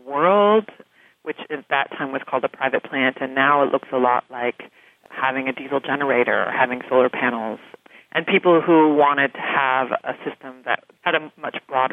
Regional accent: Oregon, United States; I grew up on the Oregon coast, and I saw, going back to visit my parents

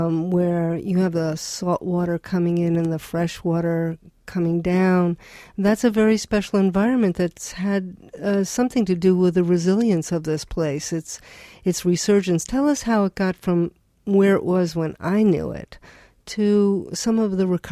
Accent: New Jersey, United States; I used to live in New Jersey when I grew up in New Jersey, and we used to go on Route 80 to New York.

